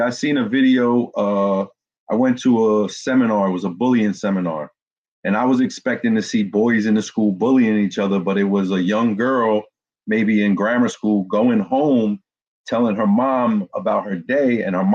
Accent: Jersey City, New Jersey, United States; I was born and raised in Jersey City. I went to high school in Bayonne for two years, and then I went to high school in Union City at Union Hill.

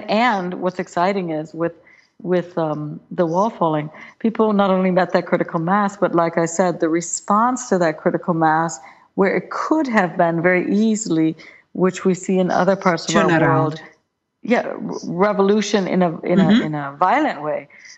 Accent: Wisconsin, United States; moved away as an adult; also born or lived in St. Louis; now in Berlin, Germany; I was born in St. Louis, Missouri, and then I landed when I was very young. I was about a year and a half in the city of Berlin, and then I lived in Berlin until about 6, and then came back to the States, grew up in Wisconsin

